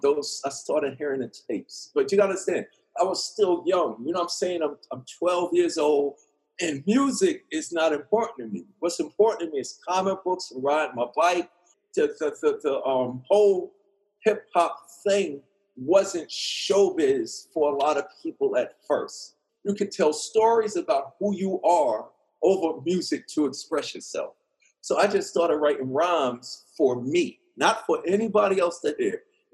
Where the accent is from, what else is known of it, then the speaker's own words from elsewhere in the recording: New York City, New York, United States; growing up in New York City at that time in the 70s, it was death, destruction, and darkness everywhere, especially in the Bronx, though. I lived in Queens.